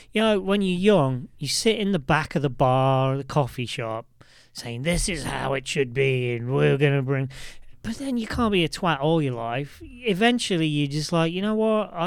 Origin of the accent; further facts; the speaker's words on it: United Kingdom; I'm on, yeah, because I'm British.